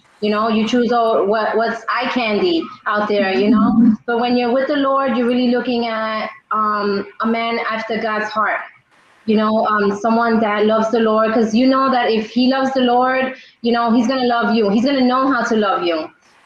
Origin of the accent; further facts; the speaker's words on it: New York City, New York, United States; also born or lived in New Jersey; I'm also from New York City. New York City in the house. born and raised in Queens, New York, and then later on moved to Jersey for like 13 years to finish raising my kids over there.